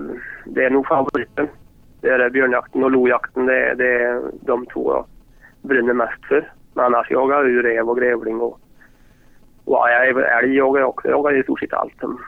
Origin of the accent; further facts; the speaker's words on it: Västra Götaland County, Sweden; Men jag har fått lite spelningar som jag ska ställa upp på hemma i Dalsland